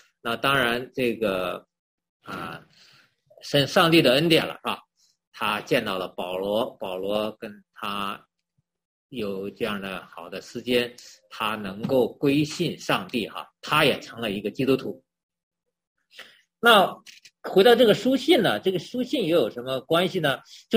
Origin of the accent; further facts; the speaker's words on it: China; 很像我们中国人，我们要先套关系哈，我们要先向近乎。